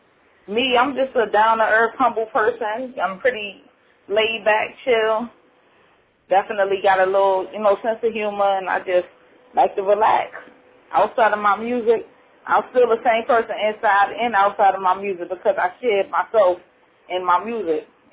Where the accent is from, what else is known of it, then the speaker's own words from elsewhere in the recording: Richmond, Virginia, United States; I'm from Richmond, VA. I'm 22 years of age